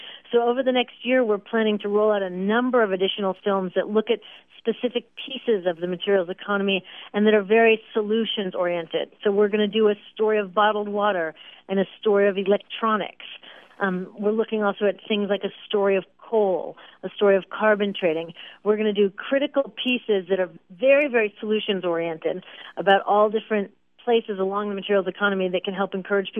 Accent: Pacific Northwest, United States; I grew up in the Pacific Northwest in a very environmentally oriented family and spent a lot of time in the forest of the North Cascades Mountains growing up.

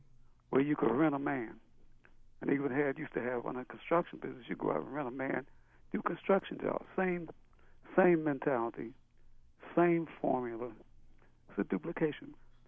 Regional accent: Baltimore, Maryland, United States; And I was born and bred in Baltimore. I love this town.

